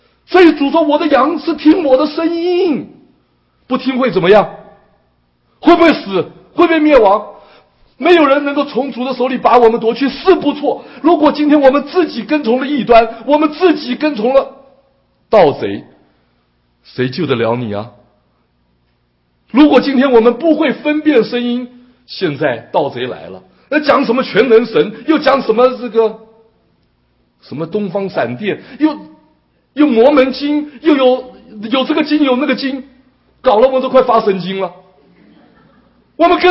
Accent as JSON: {"language": "Chinese", "country": "China", "lives_now": "United States", "said": "我们从中国来到美国，我们生命要不要变？"}